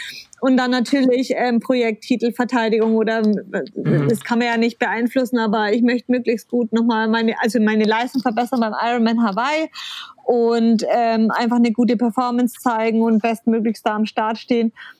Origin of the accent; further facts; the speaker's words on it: Bayreuth, Bavaria, Germany; Ich komme ursprünglich aus Bayreuth